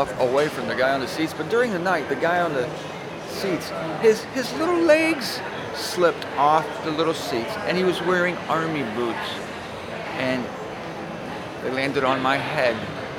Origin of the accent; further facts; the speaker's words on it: Canton, Ohio, United States; which I'd obviously missed my connecting flight to Canton, Ohio, my hometown.